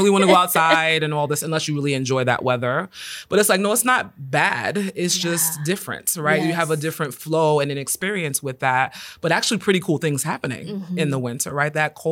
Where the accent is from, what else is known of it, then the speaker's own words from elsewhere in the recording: New York City, New York, United States; I grew up in New York City, winter looked a certain way, spring looked a certain way.